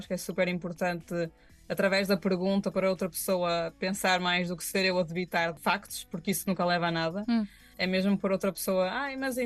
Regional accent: Viana do Castelo, Portugal; Porque não é isto a pegar num traje que é para os minhotos de Viana do Castelo, de onde eu sou.

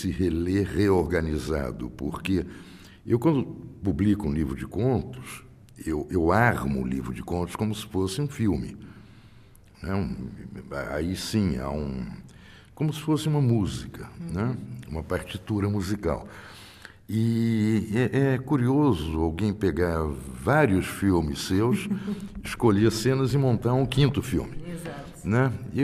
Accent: São Paulo, Brazil; born there; moved away as an adult; also born or lived in Rio de Janeiro / Europe; Eu sou nômade desde que eu nasci. Eu nasci em São Paulo, com 6 meses fui morar no Rio de Janeiro, com 6 anos fui morar no interior.

